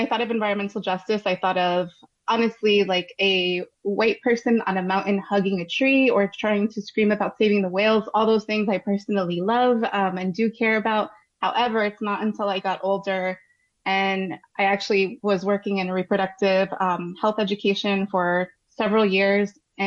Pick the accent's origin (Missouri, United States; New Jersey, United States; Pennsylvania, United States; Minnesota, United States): New Jersey, United States; Newark; I love Newark. I'm from Newark.